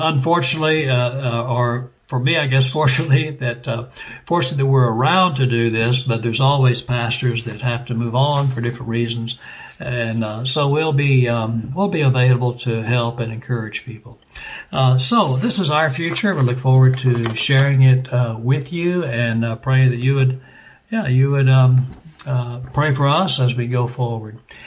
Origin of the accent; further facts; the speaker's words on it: Dallas, Texas, United States; My home pastor, I grew up in First Baptist Church of Dallas, Texas